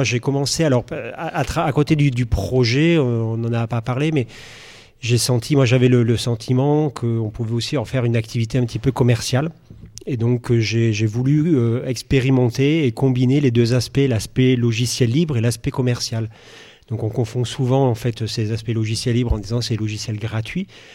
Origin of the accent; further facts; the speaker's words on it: Toulouse, Occitanie, France; moi je suis toulousain